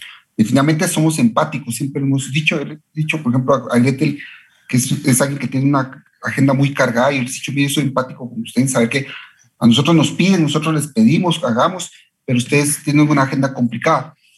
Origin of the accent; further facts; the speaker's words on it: Guatemala; Pero como guatemalteco, les digo, como alguien que es usuario del sistema de salud